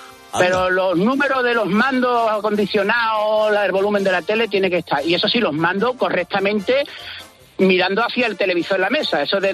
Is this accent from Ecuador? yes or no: no; Huelva, Andalusia, Spain; porque yo soy de Huelva.